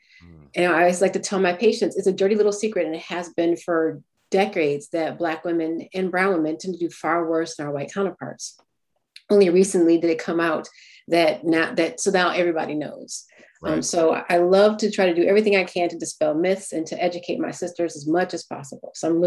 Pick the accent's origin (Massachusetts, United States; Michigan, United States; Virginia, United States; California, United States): Michigan, United States; Flint; I will say, I'm originally from Flint, Michigan. A Howard University undergrad and Michigan State graduate.